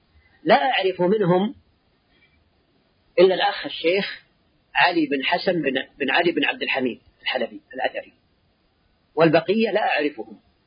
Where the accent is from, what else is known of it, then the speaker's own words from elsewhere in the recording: Saudi Arabia; في بلادنا السعودية،